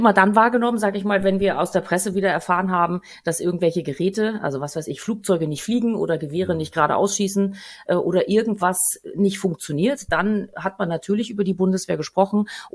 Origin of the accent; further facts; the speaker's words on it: Hamburg, Germany; wenn ich jetzt als Hamburgerin so ein bisschen das Revue passieren lasse, dann sind mir hier 30 Jahre lang nie irgendwo Soldaten begegnet.